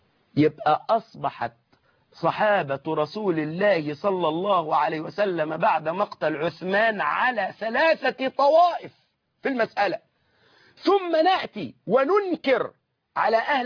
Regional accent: Egypt; الأحداث عندنا في مصر لا أقول في كل يوم كانت تتغير

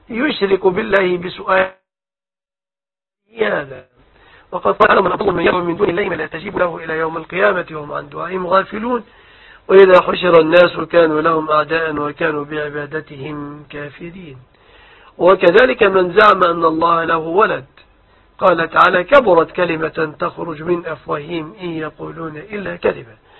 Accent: Egypt

